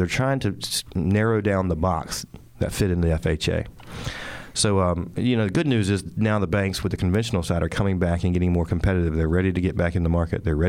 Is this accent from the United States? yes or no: yes; Wilmington, North Carolina, United States; A little bit about myself. I was born and raised in Wilmington. Actually went to college here at UNCW and graduated in finance from UNC Wilmington, the Cameron School of Business.